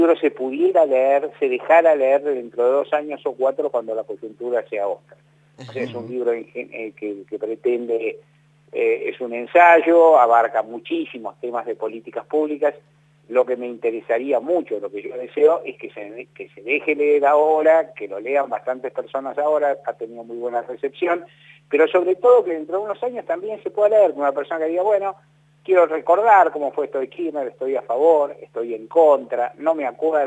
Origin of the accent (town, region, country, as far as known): Argentina